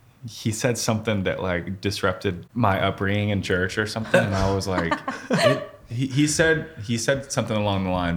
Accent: Cookeville, Tennessee, United States; my sights were set on Belmont because I grew up in Cookeville, and I really wanted to study music.

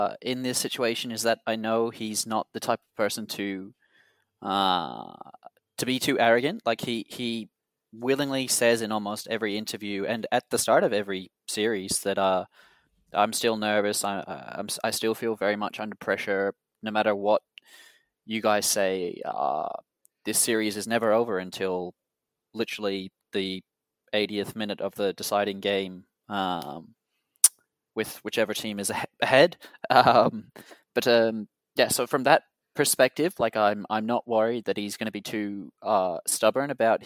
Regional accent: Queensland, Australia; but also I'm a Queenslander with maybe some bias

